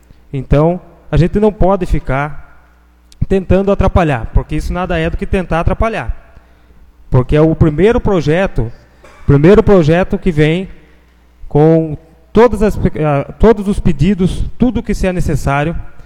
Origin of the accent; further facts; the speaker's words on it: Piedade, São Paulo, Brazil; Eu moro na Vila Moraes, nascido e criado na Vila Moraes, 31 anos ali dentro.